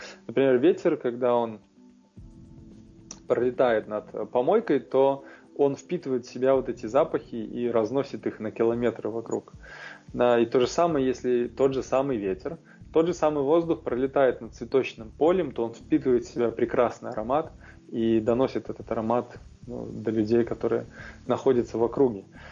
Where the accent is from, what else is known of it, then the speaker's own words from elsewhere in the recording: Minsk, Belarus; Я сам из Минска родом, в одном из спальных районов. Малиновке я жил